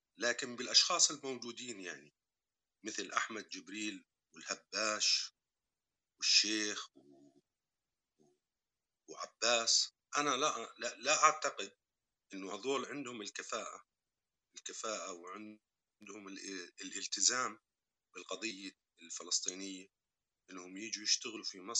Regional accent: Jordan; لكن أنا كأردني لما أقولها بقولها بطريقة موضوعية

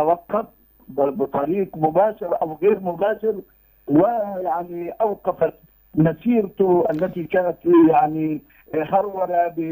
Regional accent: Palestine; ونحن نحذر من قضية التهويد وما يقوم به الاحتلال الإسرائيلي كفلسطينيين بشكل عام

